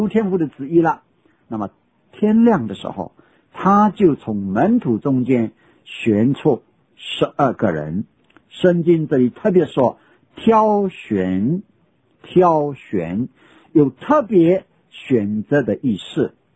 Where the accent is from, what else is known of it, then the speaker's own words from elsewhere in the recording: China; 像我们中国人也一样的，我们中国人这个一个人的名字都存着一个盼望